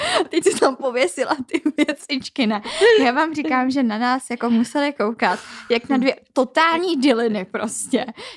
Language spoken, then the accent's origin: Czech; Prague, Czechia; odkud jsem z Prahy